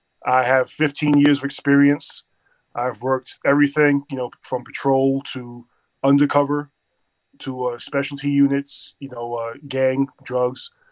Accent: Queens, New York, United States; It's funny because I grew up in South Jamaica, Queens.

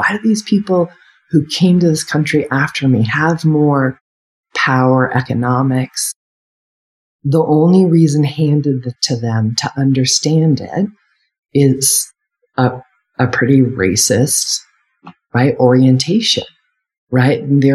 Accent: United States; I'm white, a woman. I grew up in the United States. And I grew up working class. I'm middle class now, but I grew up working class.

